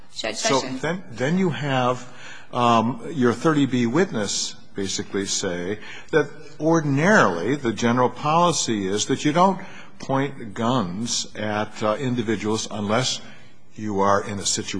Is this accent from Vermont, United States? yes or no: yes; Vermont, United States; I found it interesting that you actually cited one of my cases. I'm from Vermont.